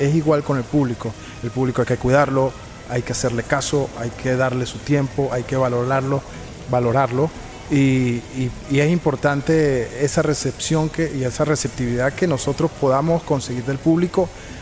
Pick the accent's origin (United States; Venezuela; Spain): Venezuela; porque si vamos al caso, aquí en Venezuela nadie vive de la música